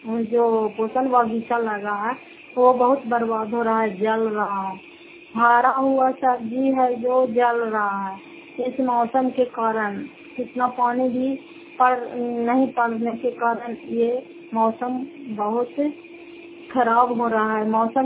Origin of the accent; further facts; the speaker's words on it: Fatehpur, Bihar, India; फतेहपुर पंचायत मकौता जिला नालंदा क्रापस्ता ब्लॉक की निवासी हूँ